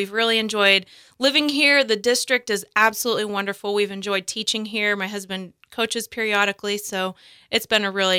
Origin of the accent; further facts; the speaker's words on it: Marion, Kansas, United States; now in Great Bend, United States; I grew up in Marion, Kansas, went to Emporia State for college